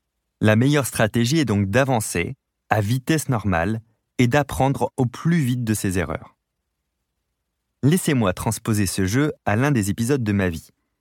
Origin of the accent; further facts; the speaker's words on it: La Rochelle, Nouvelle-Aquitaine, France; born there; Je partage mon temps entre mon logement à Hénande, un village près de ma ville natale, La Rochelle